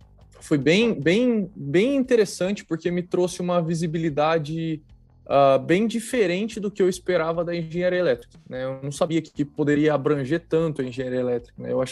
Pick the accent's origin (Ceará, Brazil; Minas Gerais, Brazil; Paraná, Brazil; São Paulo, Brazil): Paraná, Brazil; Santa Mariana; Cara, eu sou de Santa Mariana, Paraná, ali do lado de Cornélio Procópio, né? Então, assim, estudei minha vida inteira ali em Santa Mariana